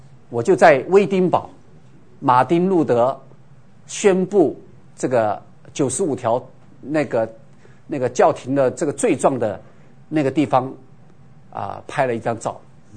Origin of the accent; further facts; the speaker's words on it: China; now in United States; 我说我是中国人，虽然我是美国籍。我是中国人没错，